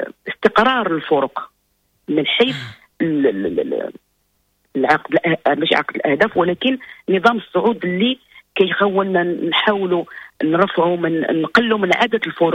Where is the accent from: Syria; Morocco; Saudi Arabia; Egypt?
Morocco; الجميع يترقب ما يمكن أن يصنعه بلدنا المغرب